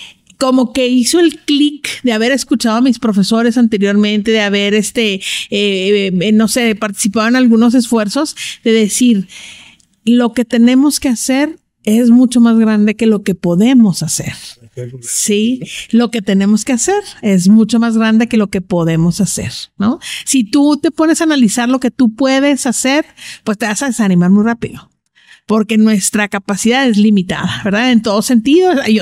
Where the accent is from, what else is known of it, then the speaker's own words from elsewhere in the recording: Ciudad Juárez, Chihuahua, Mexico; Yo soy de Ciudad Juárez, toda la vida he vivido aquí